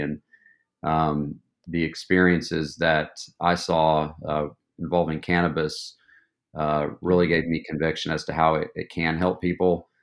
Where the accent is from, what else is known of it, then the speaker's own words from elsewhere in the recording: Knoxville, Tennessee, United States; I'm originally from East Tennessee, Knoxville, born and raised, went to University of Tennessee